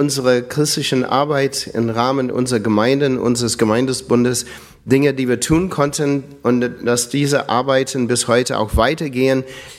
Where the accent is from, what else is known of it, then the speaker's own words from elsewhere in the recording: United States; German is a second language; moved away as an adult; now in Germany; ich komme nicht hier aus Bonn oder sonst aus der Nähe, sondern ich komme ursprünglich aus USA. Ich bin 1977 als Kurzzeitmissionar nach Deutschland gekommen.